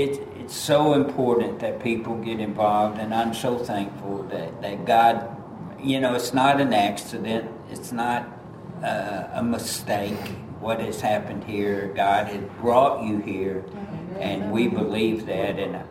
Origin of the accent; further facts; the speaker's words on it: Dallas, Texas, United States; You know, me, I was born in Dallas. I've never lived anywhere else